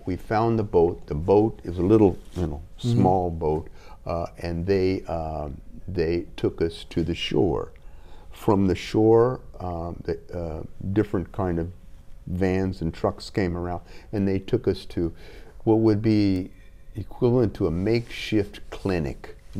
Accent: United States; The FBI, because I'm an American, they knew that there were Americans on the airplane.

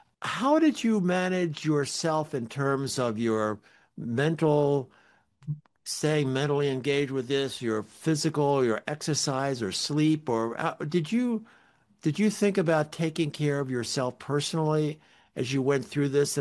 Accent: Maryland, United States; I grew up in Maryland, went to the Maryland shore when I was growing up.

